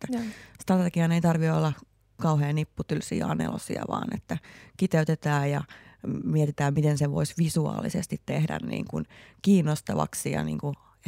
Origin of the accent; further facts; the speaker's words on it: Lahti, Päijänne Tavastia, Finland; Enkä mä millään tapaa tuollakaan häpeästä, että me ollaan Lahdesta.